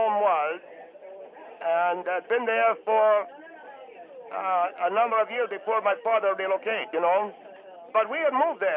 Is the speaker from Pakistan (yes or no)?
no; Greece; also born or lived in Cyprus; now in United States; No, I'm from Greece, but we left Cyprus, and we had moved to Cyprus, my father's business, long years ago, and resettled in the United States.